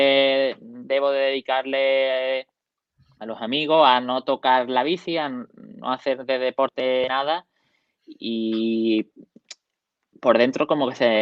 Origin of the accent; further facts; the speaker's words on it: Coín, Andalusia, Spain; eso fue una feria de mi pueblo aquí en Coín